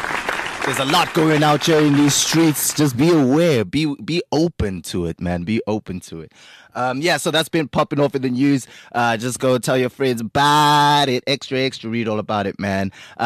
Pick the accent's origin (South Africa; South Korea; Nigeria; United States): South Africa; Empangeni, KwaZulu-Natal; So for me, it's a much more distant land, Empangeni. It's a rural village, and it's tight, man.